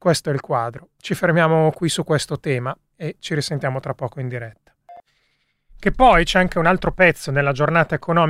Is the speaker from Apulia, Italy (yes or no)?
no; Lombardy, Italy; quella che dalle mie parti nel bresciano si chiama l'economia del trucciolo